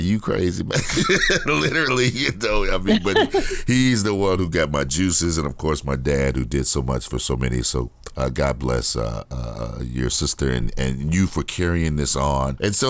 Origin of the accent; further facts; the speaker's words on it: Gary, Indiana, United States; I grew up in Gary, Indiana.